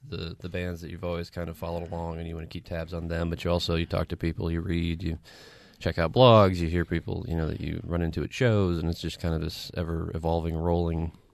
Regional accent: Midwest, United States; It kind of just spoke to me and my experience in growing up in the Midwest and the suburbs and kind of that alienating experience

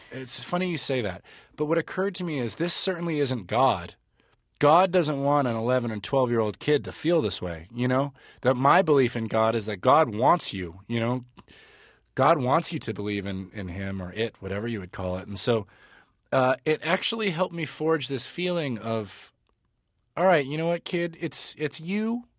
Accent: Los Angeles, California, United States; I grew up in Los Angeles. I grew up in the Pacific Palisades of Los Angeles, which is like a very nice, pretty affluent area.

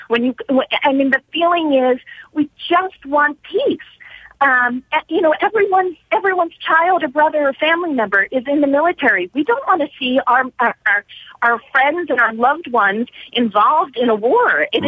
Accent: Wellesley, Massachusetts, United States; So, my perspective, I'm from Wellesley, Massachusetts. I own a home there, and we took our kids to Israel for a year.

